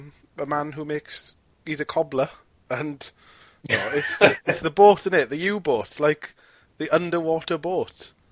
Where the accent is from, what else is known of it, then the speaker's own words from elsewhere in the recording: Wales, United Kingdom; culturally, we're British/Welsh, so our only link to the media of the war is via Hello, Hello.